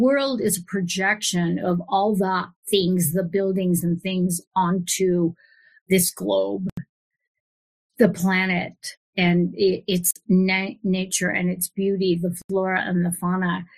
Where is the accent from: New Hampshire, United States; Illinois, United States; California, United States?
California, United States; San Francisco; And I'm from San Francisco, you know, I was there for 36 years